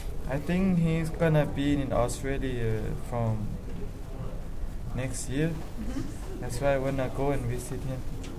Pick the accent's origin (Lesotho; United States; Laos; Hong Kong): Laos; English is a second language; now in Japan; Well, first of all, I'm from Laos.